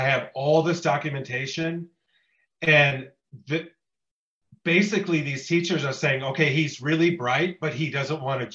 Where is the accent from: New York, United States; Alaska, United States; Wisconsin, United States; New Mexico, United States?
Wisconsin, United States; Green Bay; Right outside of my hometown the first time, of Green Bay, Wisconsin.